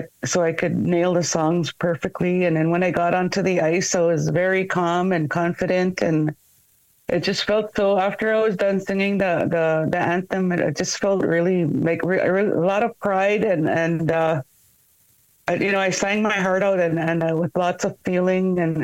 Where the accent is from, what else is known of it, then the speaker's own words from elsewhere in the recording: Manitoba, Canada; I'm from Apaskwa Cree Nation, Manitoba, in Treaty 5 territory. I'm a recording artist, author, singer, songwriter. I am not fluent in Cree, but I understand quite a bit.